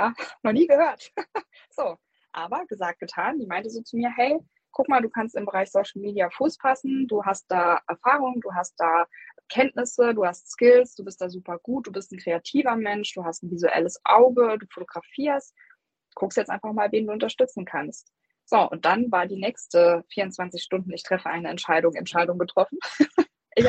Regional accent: Saarland, Germany; moved away as an adult; now in Cologne, Germany; Also ich komme aus dem Saarland und wir sind dann aber nach Köln gezogen, weil mein Freund hier eine Stelle bekommen hat.

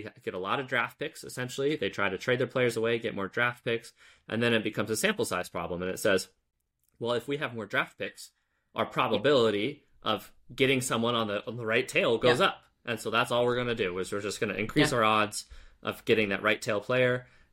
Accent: United States; I really, as an American, always have dreamed of Americans doing relegation and promotion

